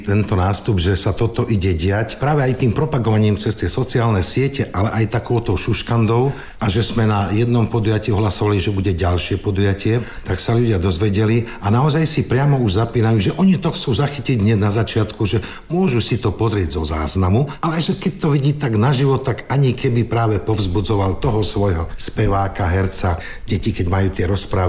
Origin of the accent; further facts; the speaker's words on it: Liptovský Mikuláš, Žilina Region, Slovakia; also born or lived in Prague, Czech Republic; aj keď sme vyrastali v Prahe a aj v tom Liptovskom Mikuláši, tak mamka hovorila aj po česky, otec po slovensky